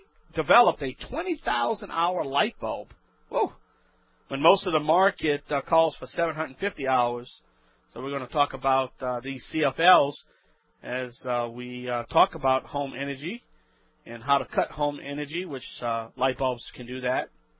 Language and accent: English; Louisiana, United States